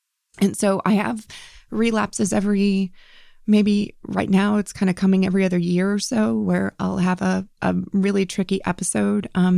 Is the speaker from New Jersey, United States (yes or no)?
no; Cincinnati, Ohio, United States; So my best friend at the time, which is your wife, actually, was moving away from Cincinnati, my hometown, to Florida.